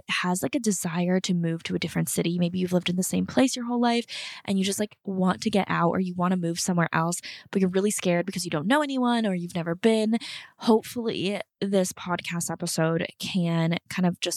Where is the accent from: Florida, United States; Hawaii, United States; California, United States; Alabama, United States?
Florida, United States; also born or lived in North Carolina; So I don't know. Depending on who I'm talking to, I'll say something different. But yeah, so I grew up in South Florida.